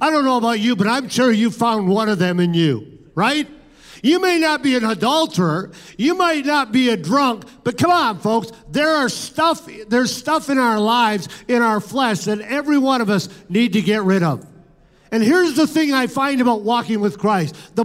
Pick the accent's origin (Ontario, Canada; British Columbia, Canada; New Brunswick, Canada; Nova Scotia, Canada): Ontario, Canada; Toronto; now in Bloomington, United States; I'm from the Toronto, Canada area, and you couldn't get me to go back to Toronto, Canada, because I love Bloomington.